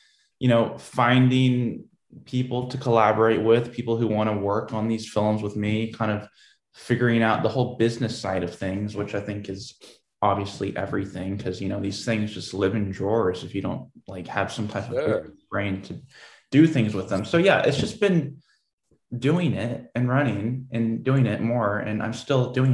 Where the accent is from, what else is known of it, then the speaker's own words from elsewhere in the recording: Portland, Oregon, United States; I grew up in Portland, Oregon.